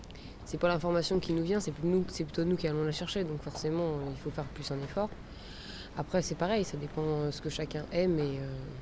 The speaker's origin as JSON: {"language": "French", "region": "Bourgogne-Franche-Comté", "country": "France", "said": "Je viens de Bourgogne, dans un tout petit village, et j'ai toujours fait mes études dans des petites villes, petits villages, où il n'y avait rien."}